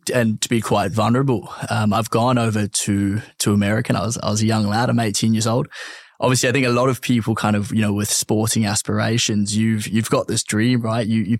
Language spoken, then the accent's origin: English; Australia; born there; So I was born here in Australia. My family are born in Johannesburg, South Africa, which obviously you can probably hear a little bit of the accent. I've got a bit of a tinge of English as well. I've actually got no link to England.